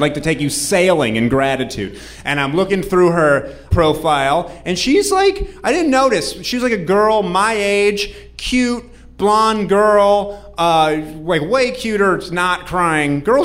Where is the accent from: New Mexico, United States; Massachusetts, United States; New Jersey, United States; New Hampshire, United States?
New Hampshire, United States; I'm from New Hampshire. Holy shit, New England.